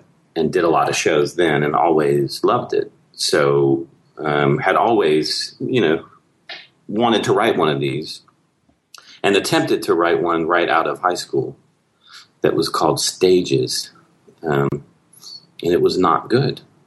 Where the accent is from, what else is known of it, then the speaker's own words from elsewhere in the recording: Louisiana, United States; moved away as an adult; Well, Wayne, we're both from Louisiana.